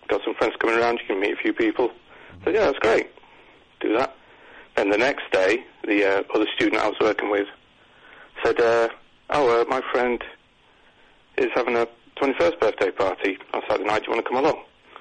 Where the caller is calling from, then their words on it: Bexley, London, United Kingdom; from Bexley. You won't have heard of it. It's a borough. We don't have neighborhoods.